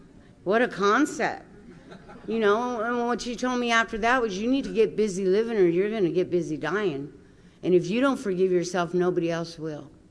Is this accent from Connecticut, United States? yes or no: no; Midway City, California, United States; Oh, I was raised in Midway City. It's a real small, unincorporated town over. There's like a post office and a friggin' fire department, and that's it. And you blink and you'll miss it. That's where I was raised at.